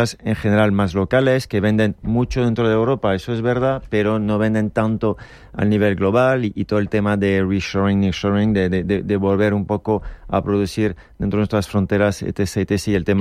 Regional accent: France; Spanish is a second language; Yo como francés te puedo decir que dentro de poco Francia estará dentro de países emergentes

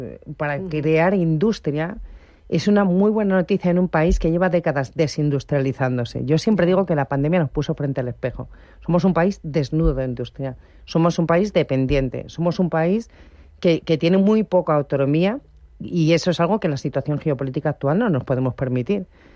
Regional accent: Spain; esto suena muy mal porque soy española para decirlo

